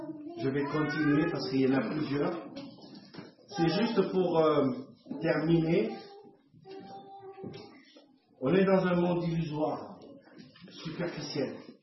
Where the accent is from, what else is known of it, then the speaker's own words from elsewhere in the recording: Marseille, Provence-Alpes-Côte d'Azur, France; accent: Marseille; À Marseille, parce que j'ai l'accent de Marseille.